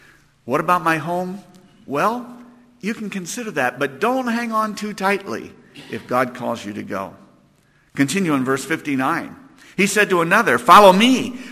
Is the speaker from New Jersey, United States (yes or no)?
no; Pennsylvania, United States; I grew up in Pennsylvania on a farm, and I left the beautiful green cow-covered hills of Pennsylvania and landed in New Mexico